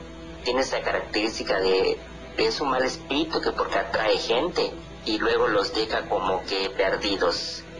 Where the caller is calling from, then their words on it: Campeche, Mexico; Muy buenas noches, soy su amigo de Campeche